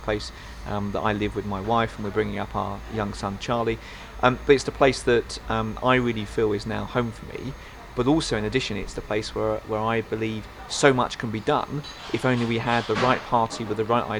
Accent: London, United Kingdom; I'm from South London, but my father's parents came from the East End originally

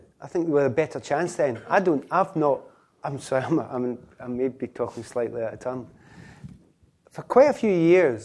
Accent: Scotland, United Kingdom; I'm Scottish, I'm not anti-English.

